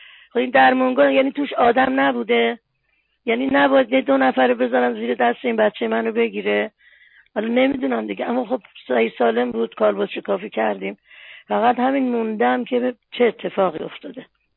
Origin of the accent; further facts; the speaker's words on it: Iran; خب ما بالاخره ایرانی هستیم و بالاخره مسلمونم هست ریشمون.